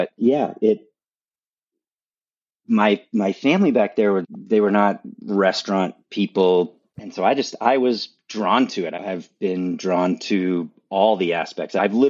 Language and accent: English; East Coast, United States; I loved growing up on the East Coast, really. I get asked this question a lot to compare East and West, right?